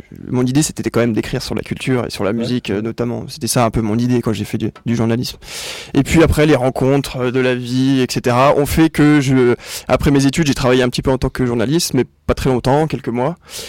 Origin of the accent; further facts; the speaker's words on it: Auxerre, Bourgogne-Franche-Comté, France; born there; moved away as an adult; also born or lived in Grenoble; moi je suis bourguignon, donc de naissance, voilà, je suis né à Auxerre, et puis j'ai fait un peu d'études quand même, et puis j'ai voyagé un petit peu, donc je suis parti à Grenoble faire des études de journalisme.